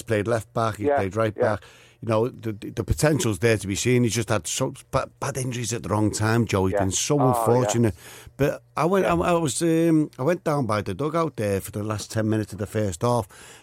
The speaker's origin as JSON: {"language": "English", "region": "Scotland", "country": "United Kingdom", "said": "obviously being a Scottish lad, I think he's the best left back in the wing in the league from what I've seen."}